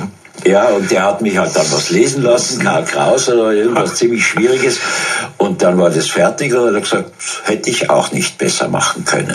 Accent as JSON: {"language": "German", "town": "Innsbruck", "region": "Tyrol", "country": "Austria", "tie": "born or raised there", "said": "Also geboren bin ich in Innsbruck, Müllerstraße 10, Tiroler Glasmalerei- und Mosaikanstalt und bin dann auf die Volksschule des Pädagogiums gegangen und dann aufs Gymnasium."}